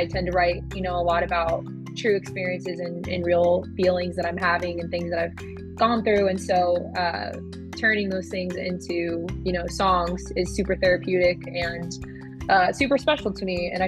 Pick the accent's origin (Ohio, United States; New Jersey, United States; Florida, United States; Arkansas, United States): Florida, United States; Tampa; now in Nashville, United States; I'm based in Nashville now, but I'm actually originally from Tampa, Florida, where I grew up.